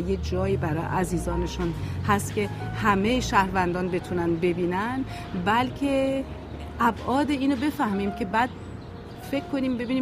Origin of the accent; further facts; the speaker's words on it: Iran; moved away as an adult; ما از ایران اومدیم با یک چمدون به عنوان دانشجو